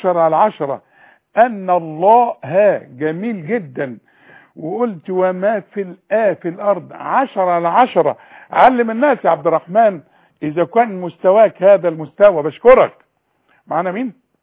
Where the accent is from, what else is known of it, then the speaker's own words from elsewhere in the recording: Sharqia Governorate, Egypt; أنا برضو من الشرقية.